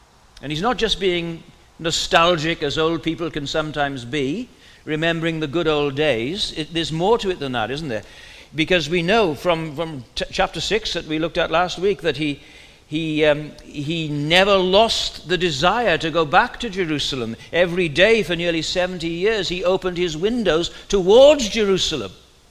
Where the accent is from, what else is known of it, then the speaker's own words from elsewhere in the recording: Wales, United Kingdom; accent: Welsh; I'll do it in a Welsh accent. well, it won't be different to my normal accent.